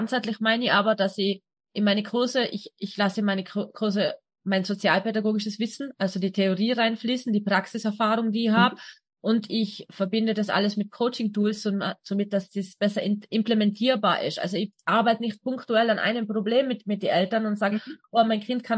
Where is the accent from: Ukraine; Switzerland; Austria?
Austria; Tyrol; Ich komme ursprünglich aus Tirol, bin jetzt in der Nähe von Wien.